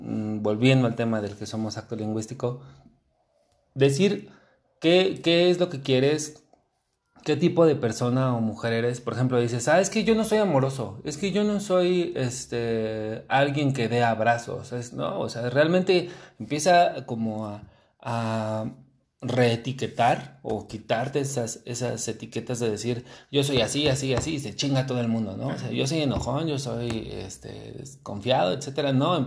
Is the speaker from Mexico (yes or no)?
yes; Mexico; como normalmente mexicanos somos